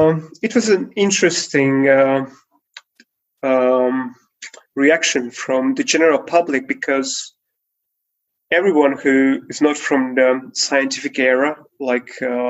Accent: Hungary; English is a second language; from Hungary.

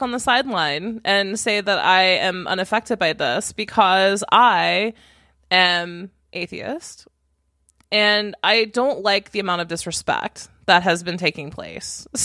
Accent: the South, United States; I grew up personally in the South, and I went to a private school that was Christian-backed

